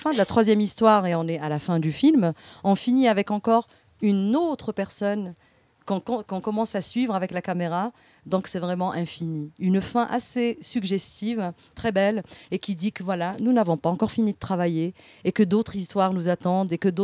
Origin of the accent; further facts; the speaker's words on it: Algeria; Je suis algérienne, donc vous l'aurez compris.